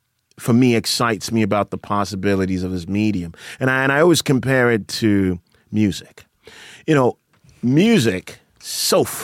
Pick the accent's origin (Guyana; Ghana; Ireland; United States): Ghana; Accra, Greater Accra; So I grew up in Accra.